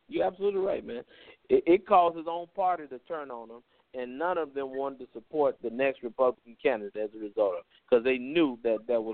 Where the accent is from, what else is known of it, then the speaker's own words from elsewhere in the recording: Chicago, Illinois, United States; When I grew up in Chicago, man, I can't tell you how many times three or four detectives pull up in one vehicle